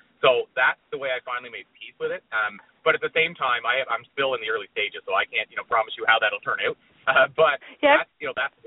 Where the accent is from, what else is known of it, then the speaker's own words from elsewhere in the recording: Prince Edward Island, Canada; I'm from Meat Potatoes PEI, Prince Edward Island, smallest province in Canada.